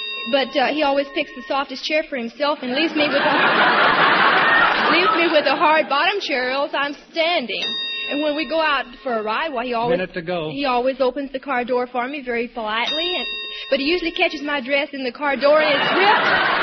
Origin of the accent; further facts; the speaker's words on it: Tyler, Texas, United States; Tyler, Texas.